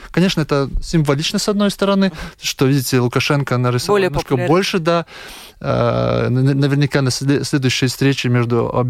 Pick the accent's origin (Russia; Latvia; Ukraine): Latvia; Russian is a second language; я латыш, говорю на русском языке, я 90% точно понимаю и то, что говорят на белорусском языке, на мове.